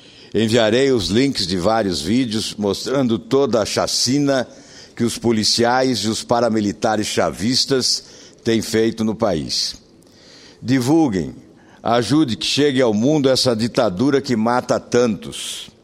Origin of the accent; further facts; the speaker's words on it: Brazil; now in Barquisimeto, Venezuela; eu moro na Venezuela há 13 anos, sou brasileira, meu marido e meus filhos são venezuelanos.